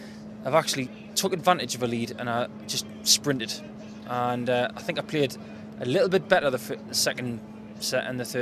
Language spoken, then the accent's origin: English; Australia; I came here as an Aussie. I'm still an Aussie.